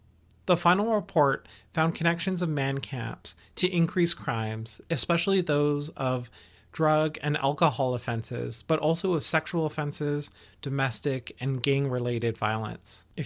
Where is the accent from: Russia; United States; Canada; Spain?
Canada; I'm Dene. I come from Denedé.